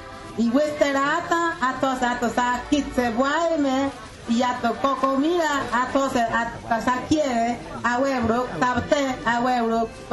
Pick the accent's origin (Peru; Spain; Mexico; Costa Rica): Costa Rica; Talamanca, Limón; Yo soy de Talamanca … yo vivo en la comunidad Arenal.